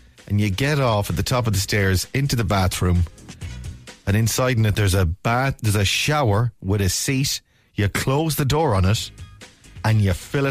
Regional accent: Ireland; I'm still speaking in English as an Irishman to a Frenchman who has no idea what I'm saying.

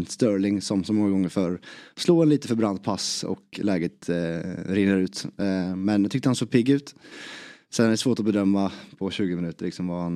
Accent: Småland, Sweden; där jag kommer från, Smålandskuppen

